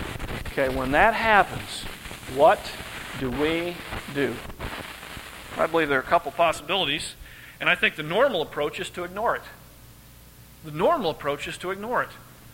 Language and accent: English; Midwest, United States; You know, I'm growing up in the Midwest. I've seen this a couple times.